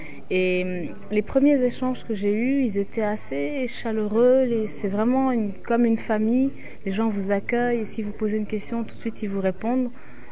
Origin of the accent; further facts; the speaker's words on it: Senegal; je viens du Sénégal